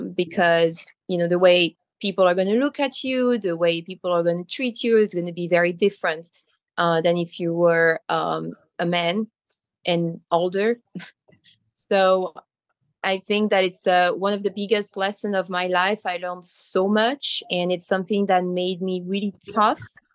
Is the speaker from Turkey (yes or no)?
no; France; English is a second language; now in United States; Well, I'm from France. I'm French-Italian.